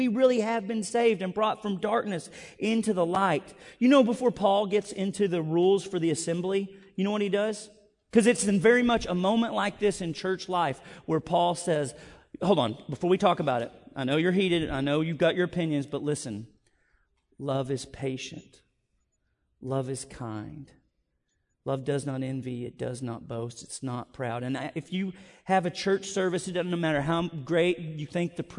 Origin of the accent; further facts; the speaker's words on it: Benton, United States; I grew up in Benton. I grew up thinking God was white and worship in heaven was going to be … maybe a little bit